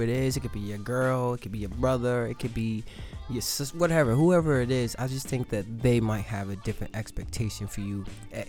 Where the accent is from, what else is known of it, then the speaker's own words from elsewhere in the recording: Boston, Massachusetts, United States; also born or lived in Jackson, Mississippi; I'm from Boston, Mass. But I was born in Mississippi, Jackson to be exact. I moved up here with my mother and 3 brothers when I was about 3 years old.